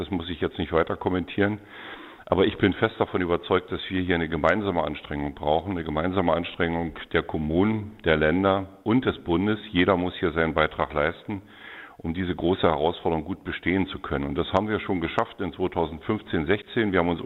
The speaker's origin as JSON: {"language": "German", "town": "Naundorf", "region": "Brandenburg", "country": "Germany", "tie": "born there", "said": "Geboren in Naundorf am Rande des Tagebaus Jenschwalde."}